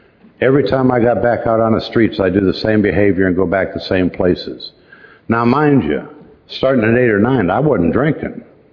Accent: Ohio, United States; born there; I was born in the Midwest, a suburb of Cleveland, Ohio.

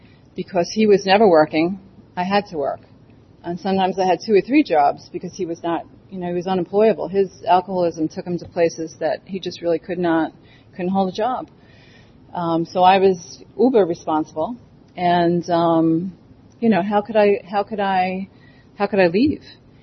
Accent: New York, United States; Now, I'm from New York, so we used to have our assemblies like around town.

